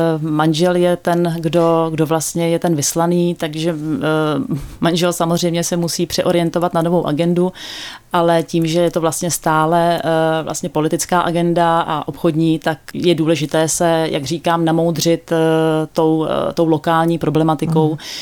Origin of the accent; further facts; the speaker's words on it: Prague, Czechia; tím, že jsem jako dítě vyrůstala v Praze a jako studentka jsem se přivydělávala jako průvodkyně